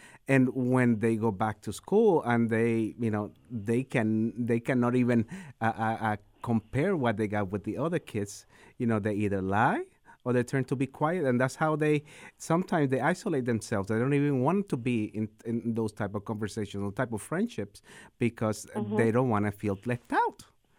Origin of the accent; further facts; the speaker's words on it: Puerto Rico; also born or lived in Buffalo, New York / New Jersey; now in United States; I grew up in Puerto Rico, so it's the way of life is not as expensive out here. Then I moved to Buffalo, New York, where it was relative cheaper to live. It was okay. Then I moved to New Jersey.